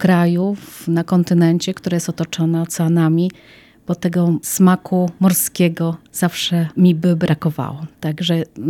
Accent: Gdynia, Pomeranian Voivodeship, Poland; moved away as an adult; now in Australia; jestem urodzoną gdynianką, pochodzę z nadmorza.

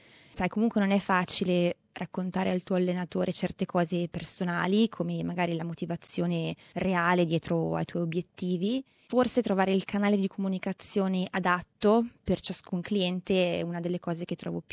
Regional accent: Lombardy, Italy; moved away as an adult; now in Sydney, Australia; Sono originaria del lago di Como e partì per l'Australia nel 2010, che avevo 24 anni. Da allora sono passati 7 anni, adesso ne ho 31

